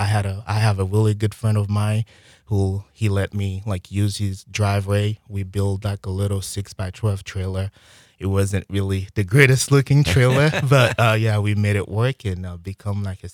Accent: Haiti; Yeah, I've been cooking since growing up in Haiti.

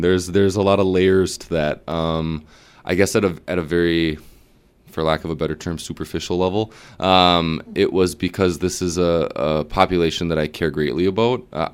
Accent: Wisconsin Rapids, Wisconsin, United States; I'm actually from Wisconsin Rapids. I grew up south of Rapids. I went to Lincoln High School.

